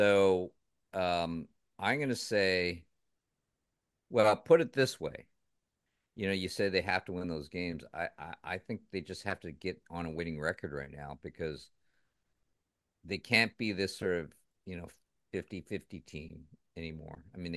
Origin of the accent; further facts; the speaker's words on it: Edmonton, Alberta, Canada; for those people who don't know, I grew up in Edmonton, so it's not like, I like them